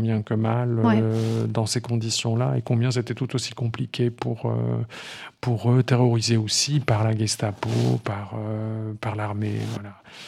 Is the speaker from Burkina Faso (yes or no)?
no; Grand Est, France; Moi, j'étais libraire longtemps à Strasbourg, puisque je suis originaire de l'Est